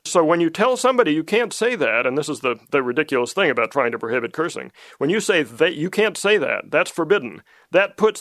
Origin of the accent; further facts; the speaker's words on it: Japan; I remember it well from growing up in Japan.